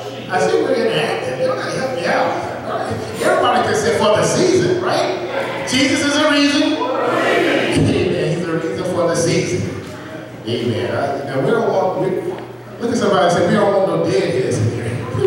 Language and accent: English; Atlanta, Georgia, United States; Now, I already told you, you know, I'm from Atlanta.